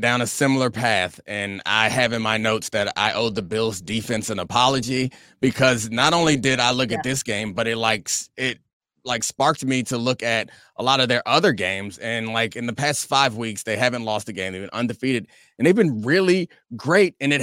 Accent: Randallstown, Maryland, United States; Yeah, well, Randallstown, Maryland. Shout out.

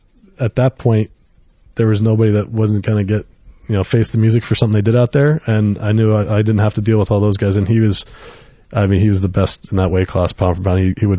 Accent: Randolph, New Jersey, United States; I grew up in Randolph, New Jersey

